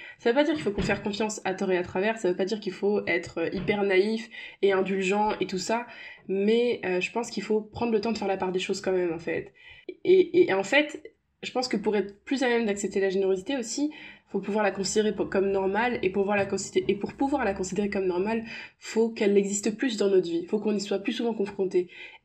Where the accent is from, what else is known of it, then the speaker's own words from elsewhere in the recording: Paris, Île-de-France, France; Moi, je sais qu'en grandissant à Paris, il y a souvent des gens chelous quand même.